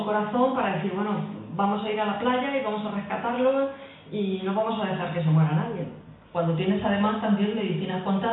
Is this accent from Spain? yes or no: yes; Aranjuez, Community of Madrid, Spain; Yo que soy de Aranjuez